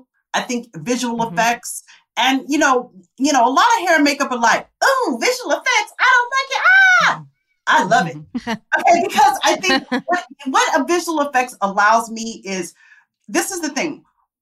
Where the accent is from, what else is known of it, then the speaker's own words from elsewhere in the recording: Tempe, Arizona, United States; I come from Tempe, Arizona. I don't know anybody in this business.